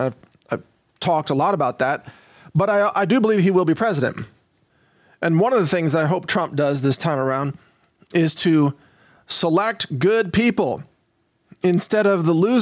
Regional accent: Texas, United States; And as a Texan, I'm okay with giving him up to the DOJ because he deserves it.

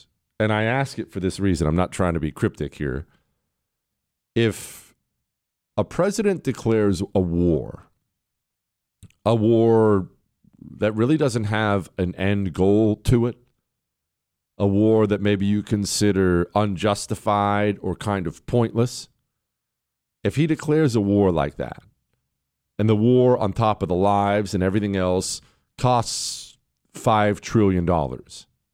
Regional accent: United States; I realize we have a bunch of foreigners listening to, but I'm just speaking as an American.

